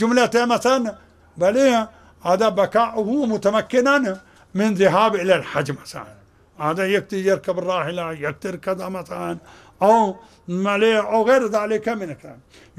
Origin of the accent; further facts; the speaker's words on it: Najaf, Najaf Governorate, Iraq; أني خمارة جاي أسكت أنا نجفي أنت ليش ساكت